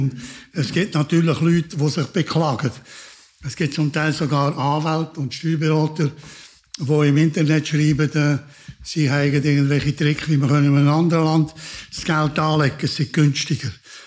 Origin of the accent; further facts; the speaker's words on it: Switzerland; ja, ich bin Schweizer Staatsbürger.